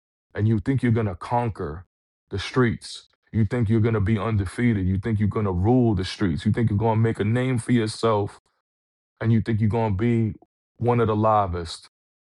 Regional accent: Brooklyn, New York, United States; also born or lived in Long Island, United States; I grew up in Brooklyn, right? Sunset Park, Brooklyn, Bedford-Stuyvesant, Brooklyn, Sumner Houses. I've seen a lot of violence, a lot of crazy shit. Moved to Long Island, Huntington Station, New York.

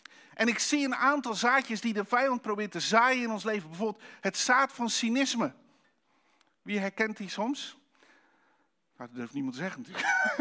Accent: Netherlands; Maar wij als Nederlanders zijn, en misschien daarbuiten ook wel, maar we zijn zo goed om vooral klein te maken wat er gebeurt.

